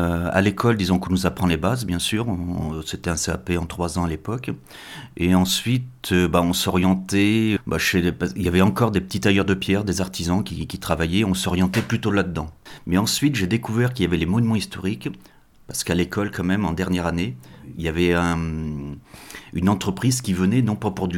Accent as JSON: {"language": "French", "town": "Ruffec", "region": "Nouvelle-Aquitaine", "country": "France", "said": "Non, je suis originaire de Ruffec."}